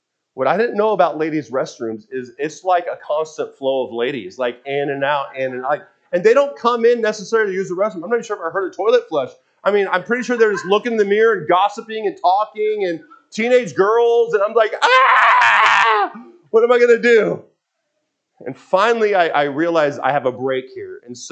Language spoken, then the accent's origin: English; Washington, United States; I grew up in Washington State, and so it was popular there.